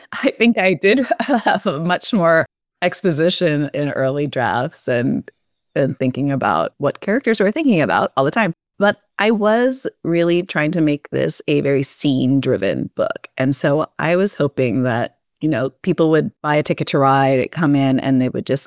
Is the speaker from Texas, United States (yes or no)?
no; Minnesota, United States; growing up in Minnesota and being a teenager there in this wealthy suburb, we had access to all of these boats and jet skis